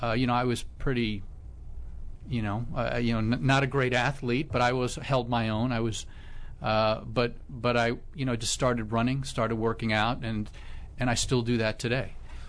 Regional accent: New York City, New York, United States; I grew up in New York City, about 10 minutes from Yankee Stadium. It was a rough neighborhood in the 60s.

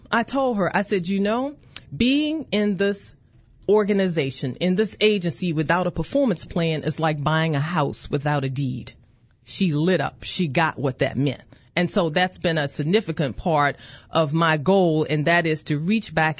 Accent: Virginia, United States; I grew up in Virginia. I've been a Virginia resident all my life. I've lived in different parts of Virginia

